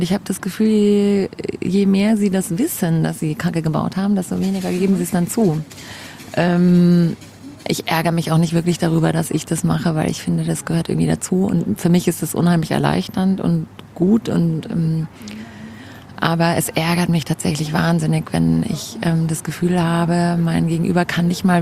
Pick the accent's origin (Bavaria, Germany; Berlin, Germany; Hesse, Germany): Bavaria, Germany; Munich; born there; ich bin in München geboren, genau, war dann längere Zeit auch weg aus München. Und dann hat es mich wieder her verschlagen